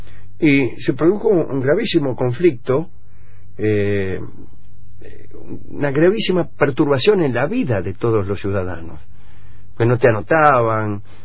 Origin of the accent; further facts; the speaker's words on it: Morse, Buenos Aires Province, Argentina; born there; es verdad, nací en Morse yo.